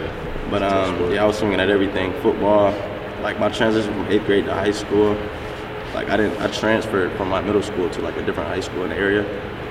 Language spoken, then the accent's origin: English; Atlanta, Georgia, United States; Growing up in Atlanta, it's Atlanta, you know what I'm saying?